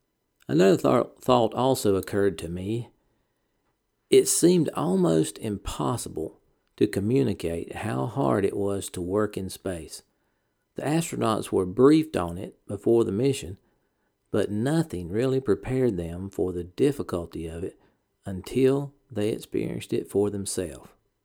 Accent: the South, United States; accent: southern; We used a landline telephone instead of my Blue Yeti microphone, so my southern accent really came out loud and clear.

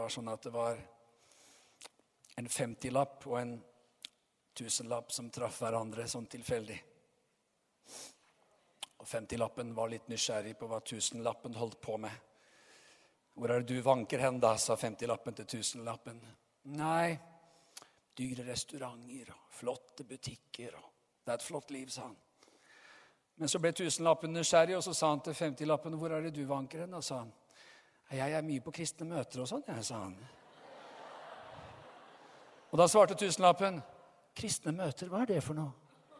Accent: Tønsberg, Vestfold, Norway; Jeg kom fra Tønsberg, og der, så langt jeg vet, så var det ikke noen katolikker der på den tiden jeg vokste opp.

